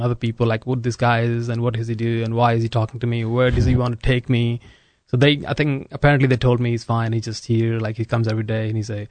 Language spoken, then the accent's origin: English; Lucknow, Uttar Pradesh, India; moved away as an adult; now in United States; So I came from Lucknow, which is a city of 3 million, now 4 million maybe people. And came to a place which has only 40,000 or 50,000 people now.